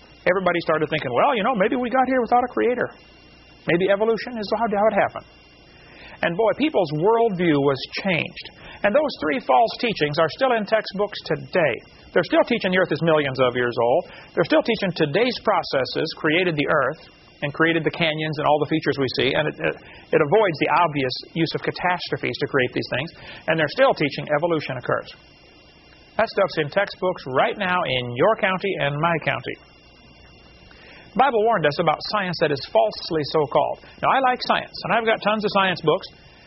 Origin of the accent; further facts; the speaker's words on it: Illinois, United States; I come from Illinois, corn country.